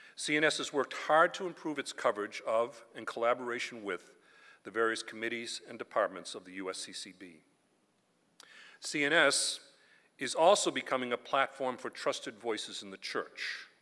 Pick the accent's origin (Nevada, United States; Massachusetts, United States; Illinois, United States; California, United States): Massachusetts, United States; Boston; accent: Boston; excuse my Boston accent just came there